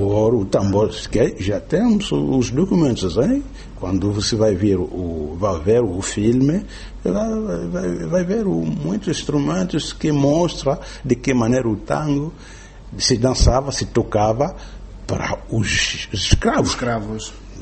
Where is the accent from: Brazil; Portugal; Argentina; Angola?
Angola; tenho Angola dentro da minha barriga, porque eu sei de onde eu venho.